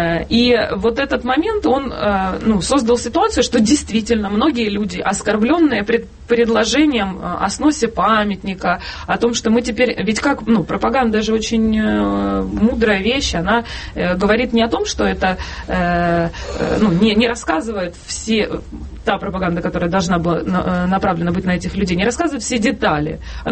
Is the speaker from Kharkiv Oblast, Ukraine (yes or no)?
yes; Kharkiv, Kharkiv Oblast, Ukraine; а оказывается я харьковчанка, как и все остальные